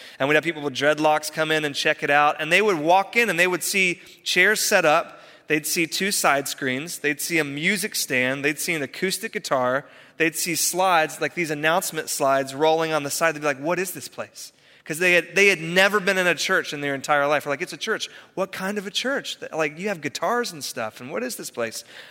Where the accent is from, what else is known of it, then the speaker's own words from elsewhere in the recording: Charlotte, North Carolina, United States; born there; I was born in Union County in Charlotte, so this was just completely different for me.